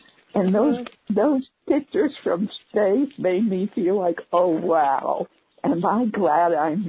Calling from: Florida, United States; I'm from Florida.

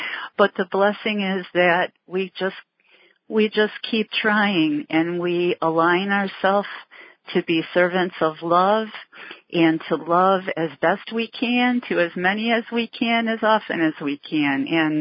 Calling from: Ohio, United States; I am hugging you from Ohio.

